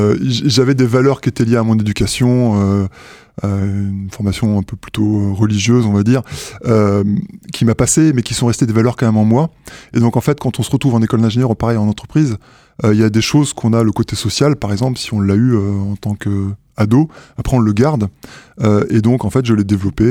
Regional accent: Laval, Pays de la Loire, France; also born or lived in Brest / Quimper / Tours / Rennes; now in Nancy, France; Alors moi je suis sur Nancy depuis un an et demi, mais je suis plutôt originaire de l'Ouest, hein. Je suis né à Brest, j'ai pas mal bougé parce que mon père travaillait chez EDF et donc déménageait régulièrement. Donc j'ai fait Brest, Quimper, Tours-Laval, j'ai fait mon collège lycée à Laval

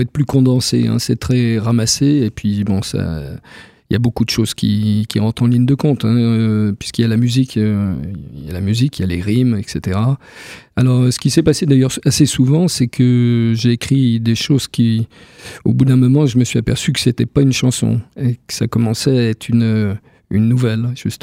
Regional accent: Saint-Dié, Grand Est, France; also born or lived in Strasbourg / Paris; now in Nancy, France; Ah, je suis de Saint-Dié. Je suis né à Saint-Dié.

